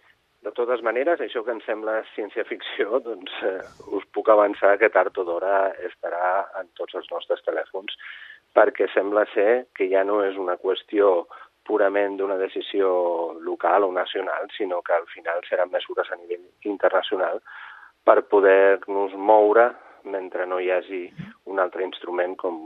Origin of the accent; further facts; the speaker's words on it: Catalonia, Spain; Bé, jo soc català